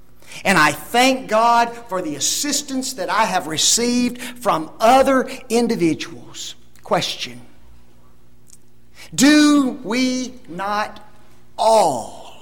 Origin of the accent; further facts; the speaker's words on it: Memphis, Tennessee, United States; also born or lived in Dyersburg; I was born in Dyersburg, Tennessee, just a little ways from New Bern, Tennessee. My mom and dad very shortly thereafter moved to Memphis, Tennessee, and that is the only place that I know as far as growing up is concerned.